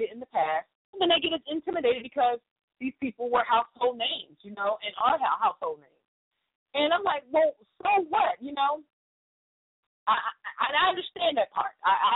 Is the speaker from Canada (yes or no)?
no; North Carolina, United States; I'm from North Carolina. I'm not a stranger to hurricanes and having to be in the house for days on end with no lights